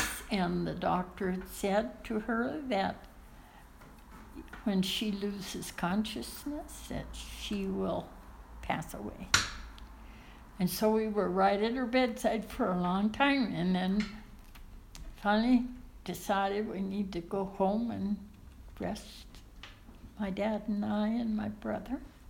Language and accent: English; the Dakotas, United States; You know, when we grew up, when I grew up in the Dakotas, my parents came from large family, both of them.